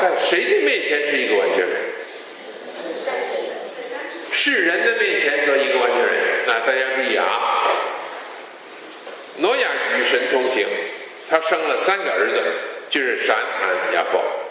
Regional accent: Hong Kong; 去年年底的时候，我有机会呢被邀请回香港讲道，我来自香港。

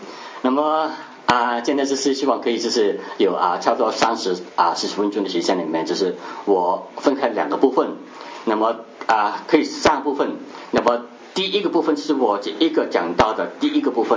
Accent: Hong Kong; Chinese is a second language; 我们是在香港啊出生，香港长大。那么就是我以前是不懂普通话的，也听不懂，也不懂讲。那么后来去美国读博士的时候，

